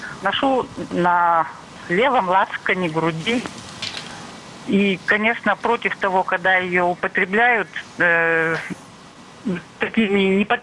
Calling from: Saint Petersburg, Russia; Мне 80 лет, я из Санкт-Петербурга.

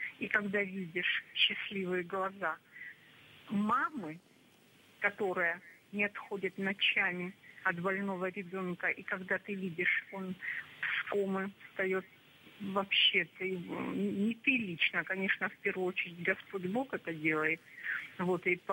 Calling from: Vladikavkaz, North Ossetia–Alania, Russia; Я вам звоню из Владикавказа, Северная Осетия, Алания.

